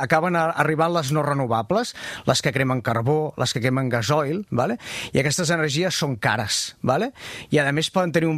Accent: Calella, Catalonia, Spain; now in Barcelona metropolitan area, Spain; jo soc de Calella de la Costa, no? En canvi, visc aquí a l'àrea metropolitana, no? A Calella tinc una caseta amb una tauladeta molt maca i, en canvi, aquí a l'àrea metropolitana vinc amb un pis

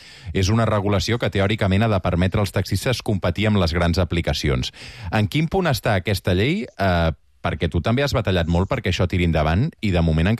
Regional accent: Catalonia, Spain

